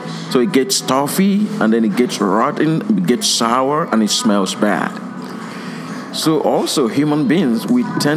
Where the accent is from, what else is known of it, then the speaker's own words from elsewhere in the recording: Nigeria; now in Buffalo, United States; I grew up in Nigeria. I never had any clue that I was going to find myself in the U.S.